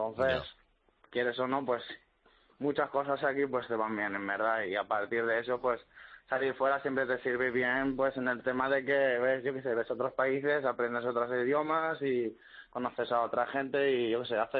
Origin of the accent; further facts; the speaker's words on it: Larache, Tanger-Tetouan-Al Hoceima, Morocco; moved away as an adult; now in Castellón, Spain; Sí, yo soy de Marruecos, sí, yo soy de Larache.